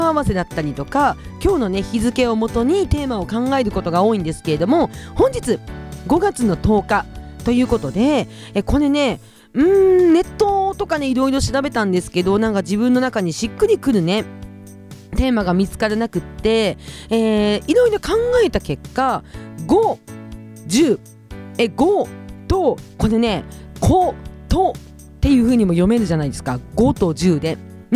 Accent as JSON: {"language": "Japanese", "town": "Kushiro", "region": "Hokkaido", "country": "Japan", "tie": "born or raised there", "said": "釧路生まれ、釧路育ちの私"}